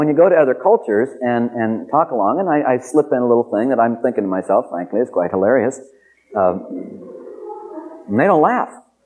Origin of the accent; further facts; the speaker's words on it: United States; true to my form as an American, I know one language